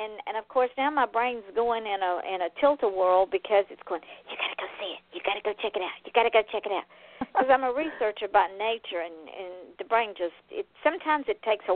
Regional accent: Georgia, United States; Well, no, I'm from Georgia, so it was just as bad.

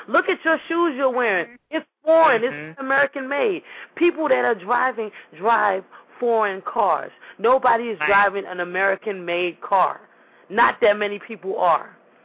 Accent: Nigeria; now in United States; So my thing is like, right, I'm Nigerian. I'm African, right? But, you know, I'm a United States citizen.

